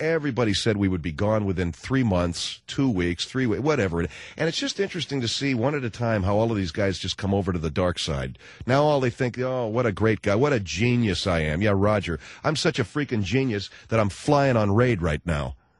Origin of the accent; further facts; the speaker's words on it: Arcadia, United States; We had two old people live next door to us when I was growing up in Arcadia.